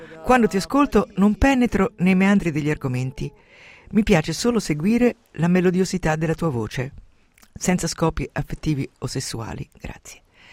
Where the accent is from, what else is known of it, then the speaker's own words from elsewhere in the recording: Umbria, Italy; nel mio paese umbro